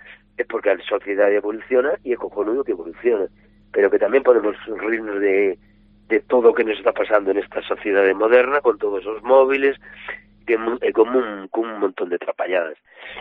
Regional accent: Galicia, Spain; ese humor negro que temos nos os galegos temos unha maneira de entender a morte completamente distinta ao resto de España.

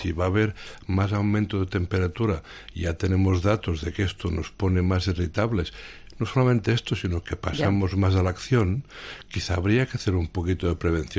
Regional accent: Portbou, Catalonia, Spain; en mi pueblo original, que es Portbou, pues claro, allí estuve de médico un tiempo

